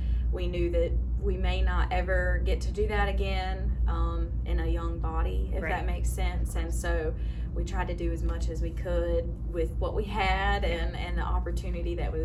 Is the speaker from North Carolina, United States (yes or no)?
yes; North Carolina, United States; also born or lived in Germany; I'm from Surry County, North Carolina. So if you've ever heard of Mayberry, that's sort of the area that I'm from, right outside of that area, kind of close to the Virginia line. I just moved back from Germany about a year ago